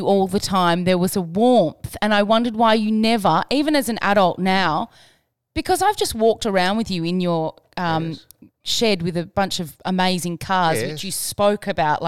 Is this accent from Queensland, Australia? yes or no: yes; Gold Coast, Queensland, Australia; also born or lived in Tasmania; I was born in Tasmania, lived on the Gold Coast, so I was watching you on the Gold Coast